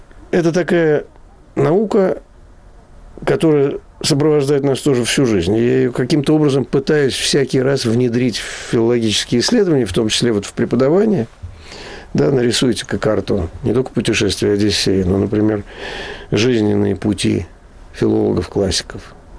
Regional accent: Moscow, Russia; moved away as an adult; also born or lived in Baku; now in Germany; И я родился в Баку, через несколько месяцев меня забрали снова, значит, в Москву. И вот с тех пор я был в Москве, и до 37 лет моих я не выезжал из Москвы больше, чем на 2 месяца.

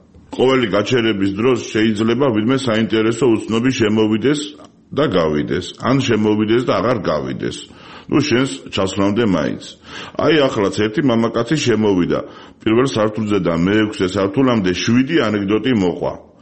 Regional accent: Tbilisi, Georgia; born or raised there

